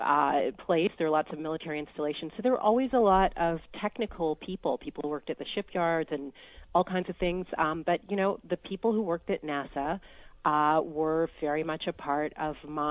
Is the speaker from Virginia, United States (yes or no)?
yes; Hampton, Virginia, United States; I grew up in Hampton, Virginia. It's about 3 hours driving from Washington, D.C. on the Virginia coast.